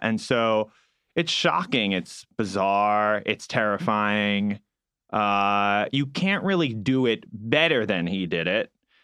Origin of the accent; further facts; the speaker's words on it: New York City, New York, United States; I grew up in New York City, big Broadway fan. My parents love Broadway.